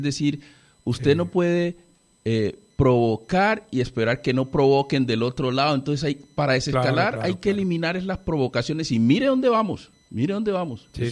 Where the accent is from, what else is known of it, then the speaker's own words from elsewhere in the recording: Colombia; como un colombiano más interesado en que esa relación se mejore.